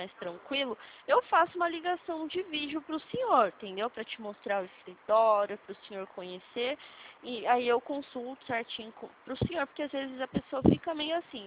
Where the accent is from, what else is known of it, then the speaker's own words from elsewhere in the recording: São Paulo, Brazil; Eu sou paulista mesmo.